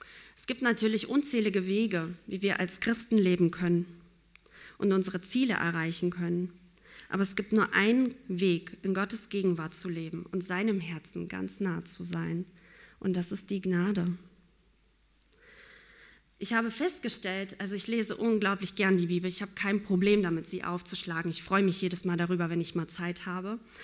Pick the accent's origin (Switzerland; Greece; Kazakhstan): Kazakhstan; German is a second language; now in Germany; Ich bin groß geworden in Kasachstan, dort bin ich auch geboren. Und ich bin sehr, sehr atheistisch groß geworden.